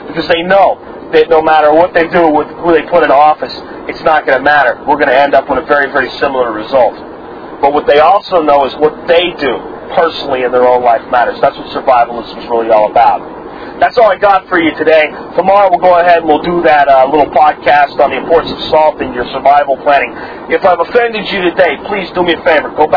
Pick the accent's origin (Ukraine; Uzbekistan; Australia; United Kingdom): Ukraine; now in United States; But I'm not a Ukrainian hyphen American. I'm an American that happens to be from Ukraine.